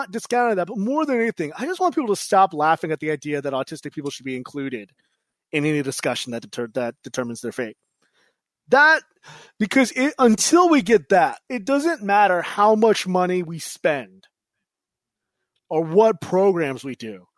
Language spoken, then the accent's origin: English; California, United States; now in Washington, United States; I grew up in California, and I live in Washington, D.C.